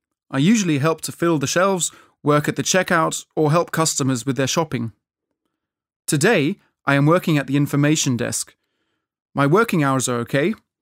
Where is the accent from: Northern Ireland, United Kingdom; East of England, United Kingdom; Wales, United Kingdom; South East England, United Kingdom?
South East England, United Kingdom; Beaconsfield; from Beaconsfield, a small town in England, and I am 18 years old.